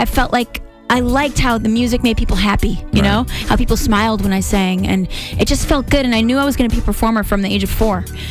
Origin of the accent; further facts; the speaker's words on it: Victoria, British Columbia, Canada; going back to like age 14, growing up in Victoria, BC, but loving R&B and hip hop crazy